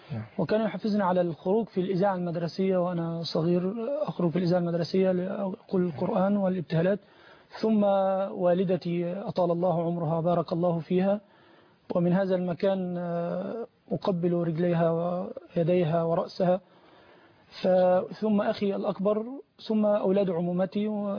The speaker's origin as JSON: {"language": "Arabic", "town": "Al-Mashreq Bahri", "region": "Faiyum Governorate", "country": "Egypt", "tie": "born or raised there", "said": "والله تقدمت لمسابقة في مركز شباب قريتي، قرية المشرق بحري. هذه المسابقة كانت في محافظة الفيوم"}